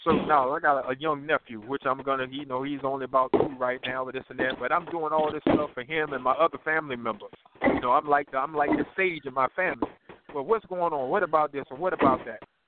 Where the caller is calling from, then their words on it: North Carolina, United States; I'm calling from North Carolina.